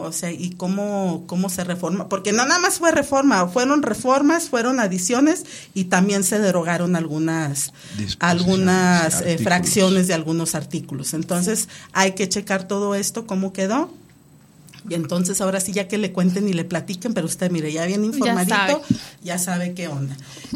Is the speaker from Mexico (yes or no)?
yes; Mexico; forma parte de nuestra identidad como mexicanos.